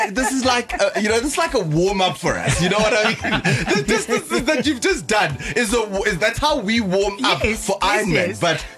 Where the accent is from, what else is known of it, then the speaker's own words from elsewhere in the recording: Gauteng, South Africa; We come from the Vaal together, we Vaalies.